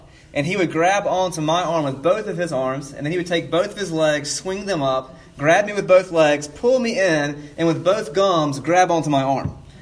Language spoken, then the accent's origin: English; South Carolina, United States; born or raised there; now in Seattle, United States